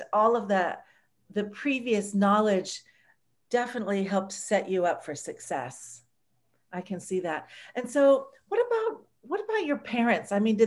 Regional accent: La Jolla, California, United States; I grew up in La Jolla in Southern California.

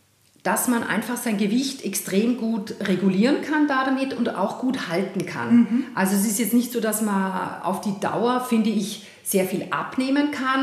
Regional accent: Baden-Württemberg, Germany; moved away as an adult; now in Vienna, Austria; Also geboren bin ich im schönen Schwarzwald und aufgewachsen in Baden-Württemberg.

